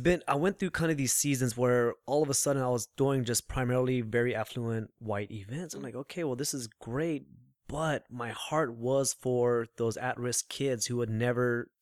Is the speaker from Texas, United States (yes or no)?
yes; Austin, Texas, United States; I grew up in North Austin, nice home